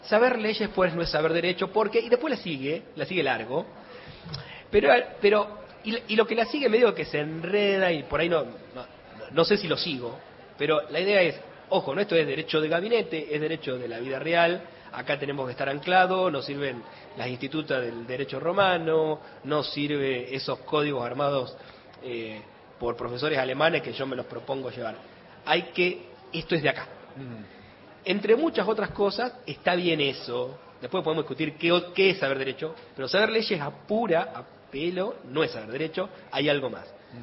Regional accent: La Pampa, Argentina; Yo soy nacido y criado en La Pampa, estudiado en La Plata, donde hice mi... Después vuelvo, como, pero estoy radicado allá y hice toda mi carrera profesional allá.

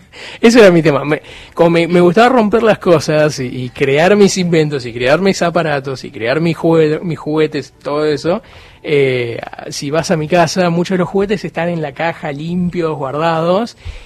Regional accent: Buenos Aires, Argentina; soy un chico de Pompeya, Parque Patricios

